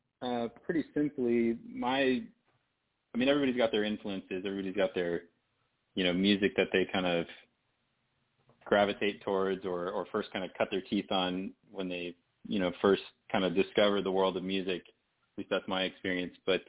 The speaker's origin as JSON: {"language": "English", "town": "Kansas City", "region": "Missouri", "country": "United States", "tie": "born or raised there", "moved": "as an adult", "lives_now": "Clearwater, United States", "said": "I grew up and raised in Kansas City, Missouri. I still very much consider myself a KC boy, but at the same time, I lived out here in Florida. I'm in Clearwater, Florida."}